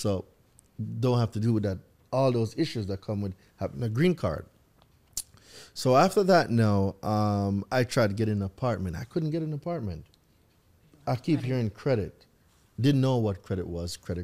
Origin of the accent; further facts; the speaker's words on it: Jamaica; moved away as an adult; I was born in Jamaica. Okay. Right? So I lived there for 20 years, and then I decided to take a chance on me and leave everything I knew to come to this country.